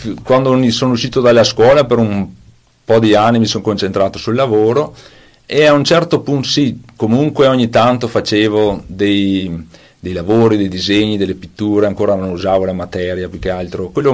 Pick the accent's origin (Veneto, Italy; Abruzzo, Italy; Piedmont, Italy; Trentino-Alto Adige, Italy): Trentino-Alto Adige, Italy; Grigno; perché io sono di Tese Grigno, e in comune di Grigno